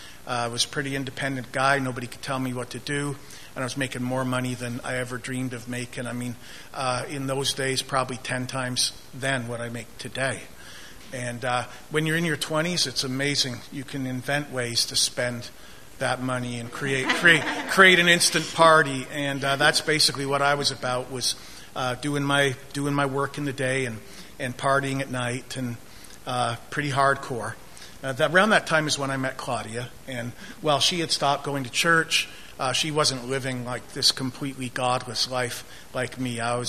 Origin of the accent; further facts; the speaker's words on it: Toronto, Ontario, Canada; I won't tell you we're from Toronto, in case you don't like Torontonians, but that's where we're all from.